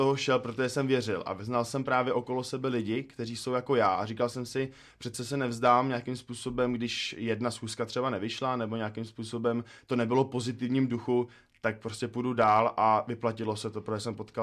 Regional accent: Plzeň, Plzeň Region, Czechia; now in Prague, Czechia; já jsem vlastně původně z Plzně, no a tam ta cesta jako takhle začala a teď jsem tady v Praze

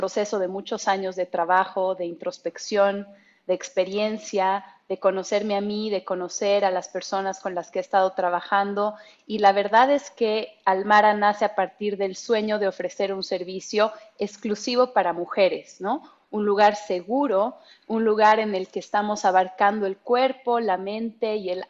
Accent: Bolivia; now in Mexico City, Mexico; tengo 28 años, soy boliviana y vivo en Ciudad de México hace 7 meses.

